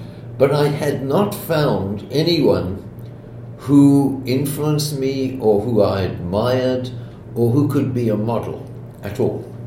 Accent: South Africa; moved away as an adult; also born or lived in Israel; now in Madison, United States; And I'm from South Africa and Israel, where the sun shines.

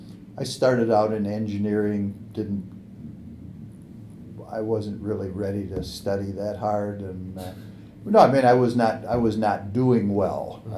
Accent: Racine, Wisconsin, United States; I'm from Racine, Wisconsin. I was born in Racine. Grew up in Racine, went to public school, and then went to Racine Lutheran High School

